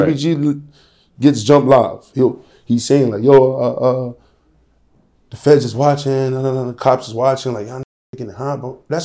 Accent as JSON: {"language": "English", "town": "Brownsville", "region": "New York", "country": "United States", "said": "No disrespect for nobody from Sunset, but like, you tell me what you got. I'm from Brownsville."}